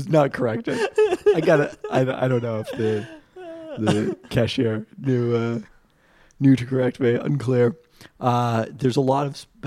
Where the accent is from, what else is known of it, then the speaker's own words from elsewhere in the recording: Washington, United States; The inspiration behind my burger comes from being a Puerto Rican growing up in Washington State.